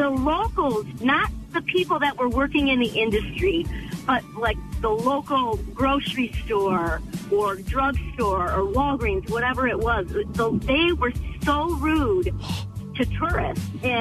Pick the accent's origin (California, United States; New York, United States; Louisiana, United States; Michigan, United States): Michigan, United States; Detroit; I'm actually from Detroit originally.